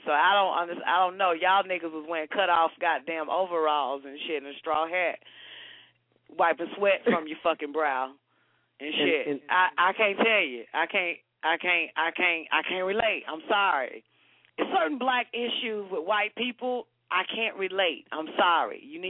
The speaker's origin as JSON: {"language": "English", "region": "the South", "country": "United States", "said": "I'm from the South. I'm a Southern Belle."}